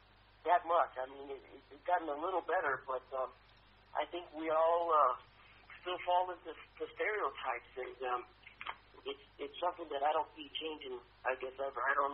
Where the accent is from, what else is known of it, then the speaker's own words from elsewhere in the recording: Chicago, Illinois, United States; born there; first language English; And I was born in Chicago, Illinois, so I always get a little offended by that question. The first language that I learned here was English, obviously.